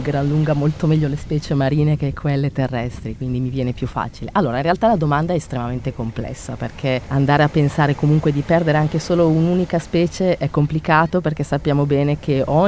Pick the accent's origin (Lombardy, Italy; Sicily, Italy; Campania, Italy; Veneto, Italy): Lombardy, Italy; Milan; moved away as an adult; now in Genoa, Italy; sono milanese, sono nata a Milano e ho fatto tutti, diciamo, gli anni della laurea a Milano. Mi sono laureata in biologia ramo indirizzo ecologico e poi da lì mi sono trasferita a Genova